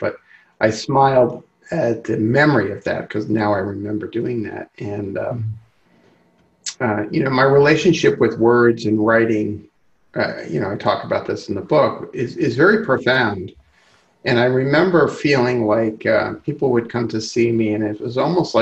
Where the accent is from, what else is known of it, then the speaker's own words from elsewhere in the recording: Brooklyn, New York, United States; I grew up in Brooklyn.